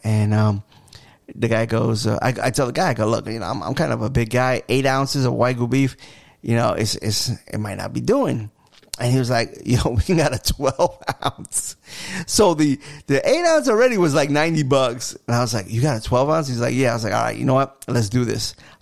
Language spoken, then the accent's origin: English; New York City, New York, United States; now in Tampa, United States; So I remember back in the day, you know, growing up in New York, it was like, all right, you know, the barbershops were closed on Mondays.